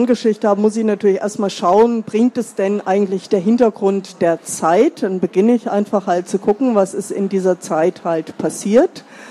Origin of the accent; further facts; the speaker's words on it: Trier, Rhineland-Palatinate, Germany; now in Bad Kreuznach, Germany; Ich habe dann festgestellt, in meiner Heimat rund um Trier gab es die ersten Massenverfolgungen zum Ende des 16. Jahrhunderts.